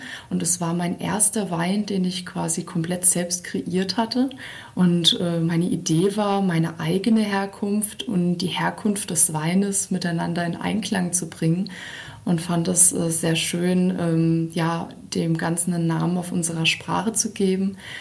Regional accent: Germany; Also wir fühlen uns alle als Deutsche

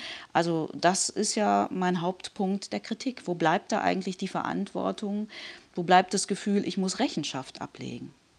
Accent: North Rhine-Westphalia, Germany; ich bin in ein, würde man sagen, klassisches katholisches Milieu hineingeboren worden. Ich komme ja aus dem Rheinland, aus einem kleinen Ort zwischen Köln und Bonn. Und da war man katholisch. Also in unserem Dorf gab es kaum Protestanten.

